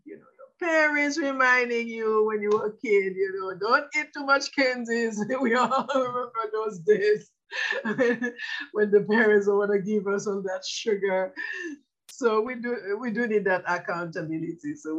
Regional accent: Haiti; now in United States; I grew up in Haiti, and there are some fruits that we had in Haiti, we do not have them in the United States. So when I had, when I came here, I had to adapt.

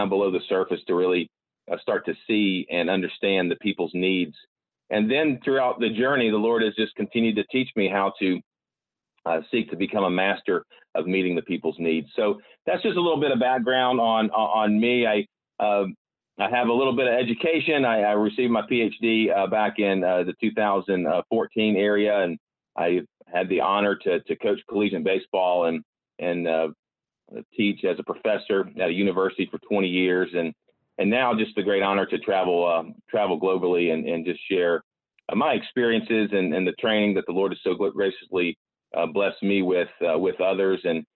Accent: Greenville, South Carolina, United States; also born or lived in St. Louis; And so, yeah, I'm from the Greenville, South Carolina area. I grew up there, and from there I went on to make a home out in St. Louis, Missouri through my college days and playing college baseball.

